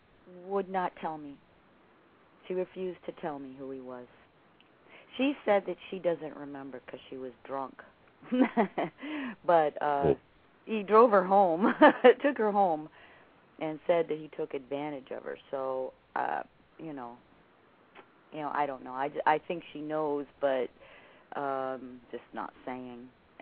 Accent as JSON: {"language": "English", "region": "California", "country": "United States", "tie": "born there", "said": "I was born in George Air Force Base in California."}